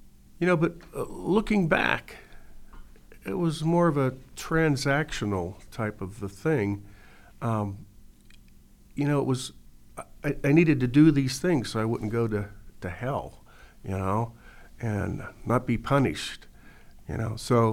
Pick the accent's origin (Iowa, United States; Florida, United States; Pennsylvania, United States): Pennsylvania, United States; Pittsburgh; my first assignment was in Lake Charles, Louisiana, even though I'm born and raised in the Pittsburgh area.